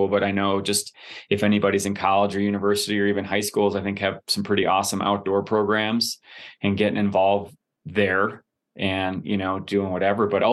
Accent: Wisconsin, United States; I don't know if that's because I'm from Wisconsin or if it's just the nature of my personality.

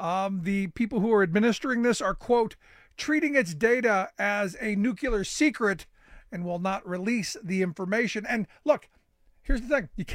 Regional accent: Ohio, United States; Now I turn my sights to my home state of Ohio.

